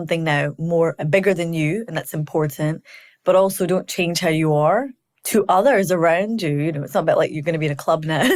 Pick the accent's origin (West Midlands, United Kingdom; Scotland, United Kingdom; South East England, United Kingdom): Scotland, United Kingdom; I grew up in Scotland. I went to predominantly white school.